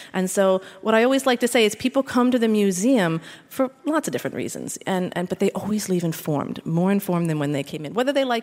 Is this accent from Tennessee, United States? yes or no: no; Philadelphia, Pennsylvania, United States; I'm from Philadelphia, born and raised.